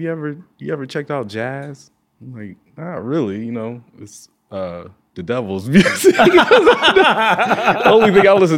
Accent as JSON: {"language": "English", "town": "Zanesville", "region": "Ohio", "country": "United States", "lives_now": "Akron, United States", "said": "Oh, yeah, that's important. Zanesville"}